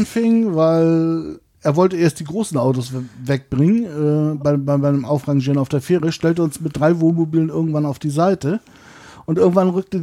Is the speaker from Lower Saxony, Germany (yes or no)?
no; Schleswig-Holstein, Germany; da bin ich auf dem Campingplatz sozusagen groß geworden bei meinen Eltern.